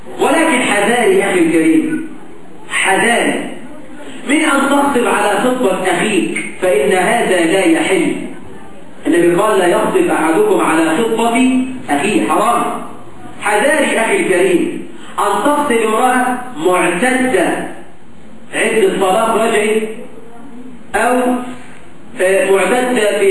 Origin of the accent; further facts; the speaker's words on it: Egypt; إحنا عندنا في مصر